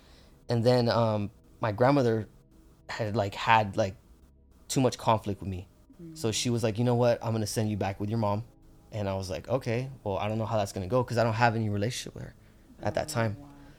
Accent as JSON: {"language": "English", "town": "San Jose", "region": "California", "country": "United States", "tie": "born or raised there", "said": "Yeah, by the way, I'm from San Jose."}